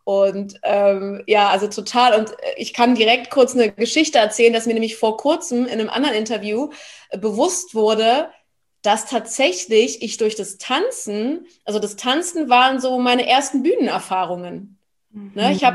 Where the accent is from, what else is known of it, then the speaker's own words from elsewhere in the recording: Berlin, Germany; Ich bin ja waschechte Berlinerin, lebe auch noch in Berlin.